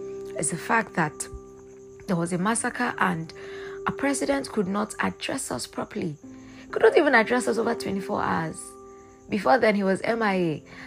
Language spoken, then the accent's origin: English; Nigeria; as a Nigerian youth, it is you seeing your fellow Nigerian youths right there fighting for a change.